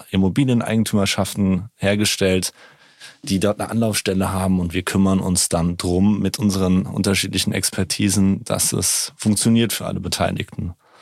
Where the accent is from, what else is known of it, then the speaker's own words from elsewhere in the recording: Frankfurt, Hesse, Germany; ich bin ein Frankfurter Bub, wie man zu sagen pflegt, genauer genommen ein Benhamer Bub. Und bin 40 Jahre alt und die habe ich tatsächlich komplett in Frankfurt verbracht.